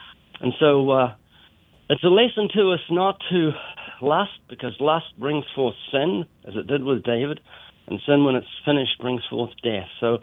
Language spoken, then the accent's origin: English; New Zealand; Ken's Australian, I'm New Zealander, and he expresses his love through insults.